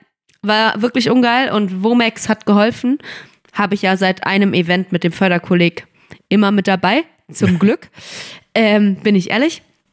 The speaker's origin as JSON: {"language": "German", "region": "Rhineland", "country": "Germany", "said": "ob ich als Rheinländerin nehme die Zeit für dich"}